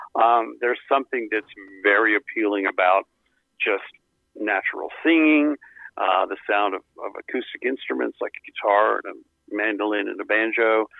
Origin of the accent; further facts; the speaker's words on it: California, United States; I grew up in California, so it was not a big bluegrass area where I lived.